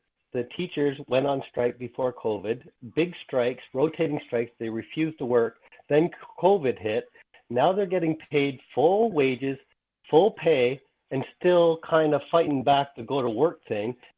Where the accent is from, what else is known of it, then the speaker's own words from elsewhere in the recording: Ontario, Canada; I'm from Ontario, Canada